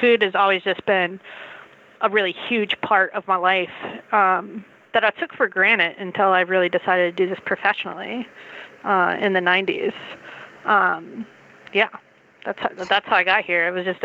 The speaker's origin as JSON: {"language": "English", "town": "Summerville", "region": "South Carolina", "country": "United States", "tie": "born or raised there", "said": "But I grew up right outside of Charleston, right outside of the peninsula in a town called Somerville. And my family, we lived right on the water."}